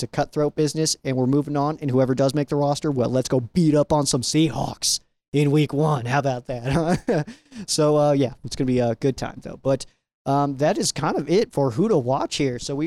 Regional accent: Colorado, United States; when the Rams are out here in my home state, then I do feel pretty good about it

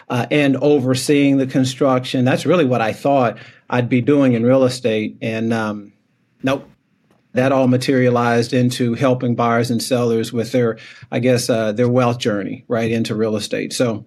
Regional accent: Plano, Texas, United States; I didn't know that market because I'm born and raised in Plano.

